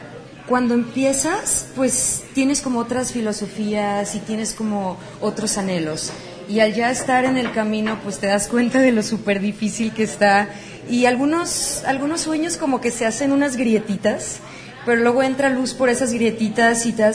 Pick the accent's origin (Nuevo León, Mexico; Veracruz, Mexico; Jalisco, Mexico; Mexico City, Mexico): Jalisco, Mexico; Guadalajara; aquí es mi ciudad natal